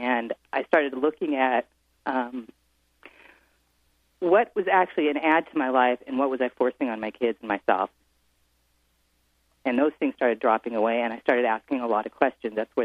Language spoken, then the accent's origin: English; Edmonds, Washington, United States; now in San Francisco, United States; living in the suburbs in San Francisco here, just like where I grew up in Edmonds.